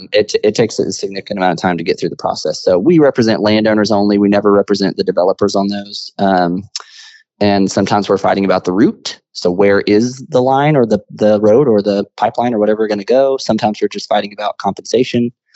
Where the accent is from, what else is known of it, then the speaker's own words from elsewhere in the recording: Pampa, Texas, United States; So I grew up in Pampa, Texas, way up there in Texas, Canada, way, way north.